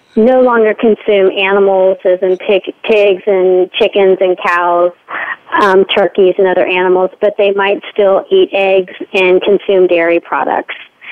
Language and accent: English; Texas, United States; I was from Texas. I live in California now, but I would often see cows in the fields